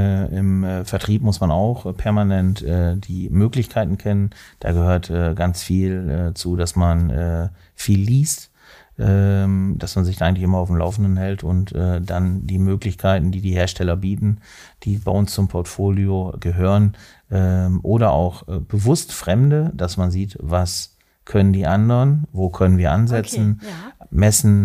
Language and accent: German; Lower Saxony, Germany; Bei mir war es ehrlich eine Überwindung als Niedersachse.